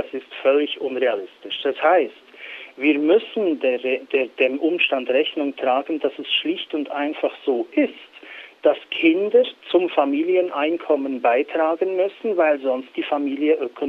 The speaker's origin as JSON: {"language": "German", "country": "Switzerland", "said": "sondern auch hier bei uns in der Schweiz im Inland, um entsprechende Aufklärungs- und Kampagnearbeit zu leisten."}